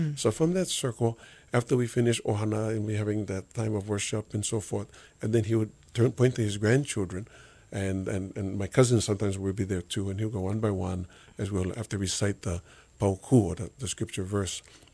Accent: Kona, Hawaii, United States; now in Oahu, United States; Well, you know, growing up in the Kona district, my grandparents were deacons for a long time. And I still remember as we moved here to Oahu with them

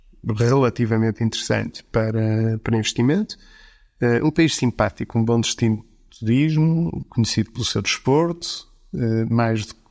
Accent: Portugal; moved away; Sempre me vi como português, isso, sem dúvida nenhuma.

